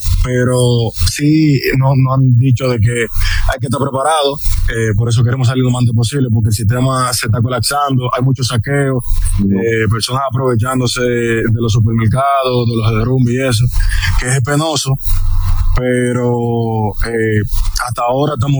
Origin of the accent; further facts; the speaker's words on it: Venezuela; es el sustento de muchos jugadores, tanto de nosotros como venezolanos